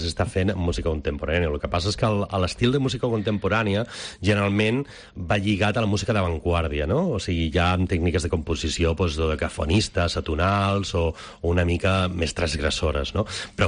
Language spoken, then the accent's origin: Catalan; Barcelona, Catalonia, Spain; Barcelona, que és la meva ciutat natal